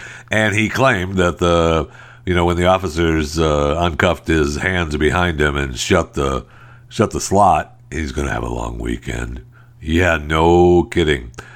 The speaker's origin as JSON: {"language": "English", "region": "Michigan", "country": "United States", "tie": "born or raised there", "said": "I was raised in Michigan. And believe me, I'm well aware of the smell of country air."}